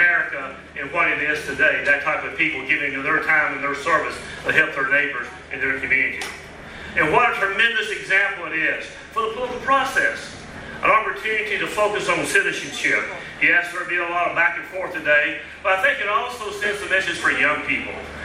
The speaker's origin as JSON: {"language": "English", "region": "Kentucky", "country": "United States", "tie": "born or raised there", "said": "growing up in Western Kentucky, I had the opportunity to attend many Fancy Farm Picnics."}